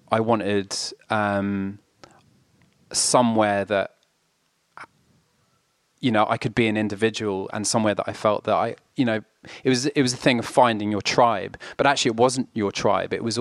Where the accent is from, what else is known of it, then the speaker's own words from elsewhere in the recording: France; also born or lived in London / Oxfordshire; I'm from London, but I grew up in France and I went to school in Oxfordshire.